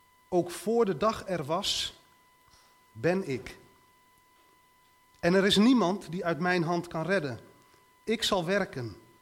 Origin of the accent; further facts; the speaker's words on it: Leiden, South Holland, Netherlands; born there; Geboren in Leiden. Ik ben niet van hier.